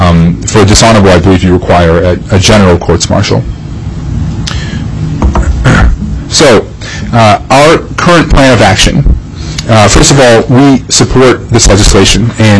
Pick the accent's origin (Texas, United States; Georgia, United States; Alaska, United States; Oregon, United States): Alaska, United States; Cordova; I'm from Cordova, so I use the recent example of the National Guard helping dig us out from a gigantic mountain of snow.